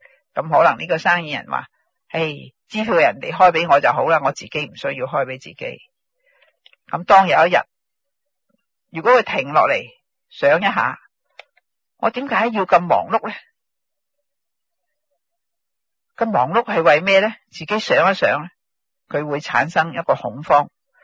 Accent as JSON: {"language": "Cantonese", "country": "China", "said": "咁其实讲到我哋中国人呢同西方人呢係好多唔同嘅。"}